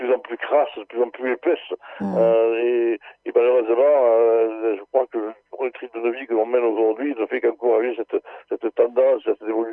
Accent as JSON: {"language": "French", "town": "Paris", "region": "Île-de-France", "country": "France", "tie": "born there", "said": "Je suis né à Paris, mais aujourd'hui je ne pourrais plus vivre dans une ville comme Paris."}